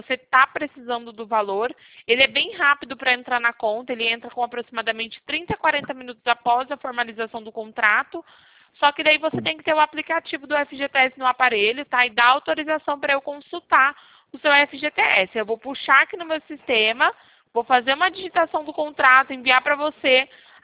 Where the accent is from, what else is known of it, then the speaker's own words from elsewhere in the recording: Porto Ferreira, São Paulo, Brazil; Eu sou aqui de Porto Ferreira, capital da cerâmica, tá?